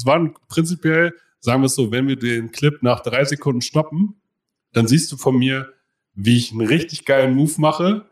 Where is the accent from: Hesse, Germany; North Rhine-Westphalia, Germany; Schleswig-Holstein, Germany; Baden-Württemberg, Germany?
Schleswig-Holstein, Germany; Kiel; ich komme eigentlich aus Kiel